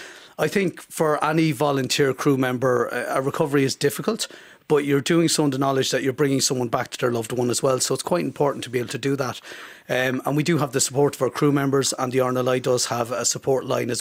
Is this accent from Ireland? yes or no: yes; Monkstown, Munster, Ireland; now in Dun Laoghaire, Ireland; I'm from Cork originally, from Monkstone and Cork, and I moved up in 2012 to Dunleary